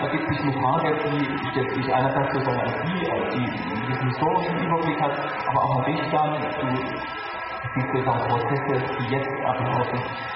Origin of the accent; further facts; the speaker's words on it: East Germany, Germany; in meiner Heimatstadt in Ostdeutschland